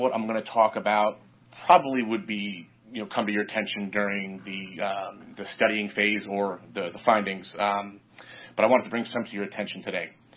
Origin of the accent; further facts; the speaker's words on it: Ellenville, New York, United States; born and raised in Ellenville